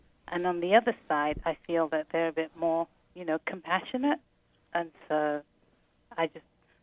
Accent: Nigeria; I was a Muslim and I converted. I'm not from here. I'm from Nigeria.

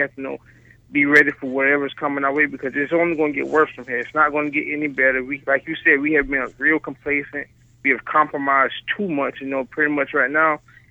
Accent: United States; I pretty much know my opinion on how I feel about being an American in America nowadays.

